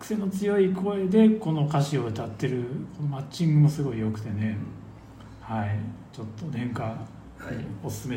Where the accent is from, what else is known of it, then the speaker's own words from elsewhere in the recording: Ibaraki, Japan; 私のような実家が茨城の人間にも思いもつかないですね